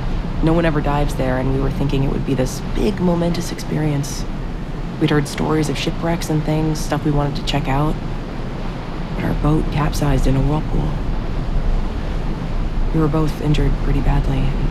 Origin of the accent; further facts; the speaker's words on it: Maine, United States; Sophie and I used to dive together on the island where we grew up in Maine, Sinclair.